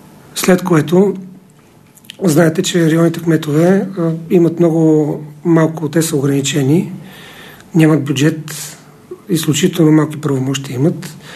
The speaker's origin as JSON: {"language": "Bulgarian", "town": "Sofia", "region": "Sofia City", "country": "Bulgaria", "tie": "born or raised there", "said": "защото аз съм родом от Лозенец и знам какво е събота и неделя в Южния парк"}